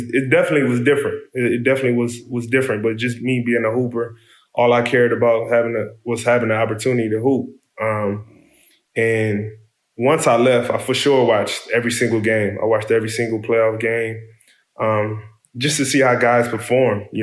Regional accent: Compton, California, United States; it's just a natural instinct growing up in Compton to understand, you know, where to go, where not to go

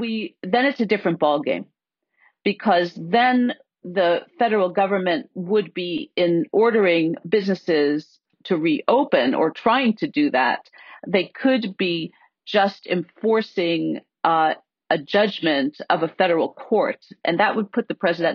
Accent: Pennsylvania, United States; So again, in my home state of Pennsylvania, a maker of handbells sued Governor Wolf

